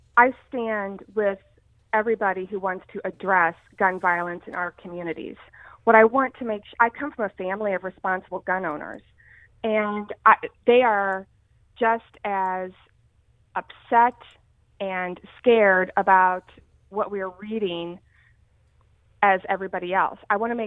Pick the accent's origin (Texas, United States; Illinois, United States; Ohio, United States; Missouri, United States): Illinois, United States; Springfield; My roots are very deep right here in the 13th district, born and raised in Springfield. I've raised my own family here.